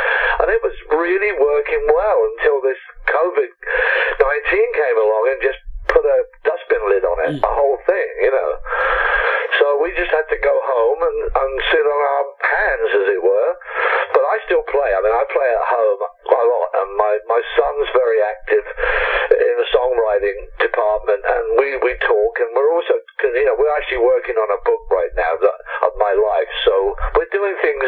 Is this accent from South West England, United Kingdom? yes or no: yes; South West England, United Kingdom; born there; I was born in Somerset in the UK